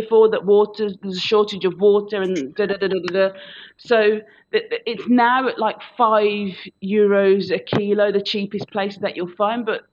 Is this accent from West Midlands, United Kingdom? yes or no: yes; Birmingham, West Midlands, United Kingdom; I'm from a big city. I'm from the second city. I'm from Birmingham.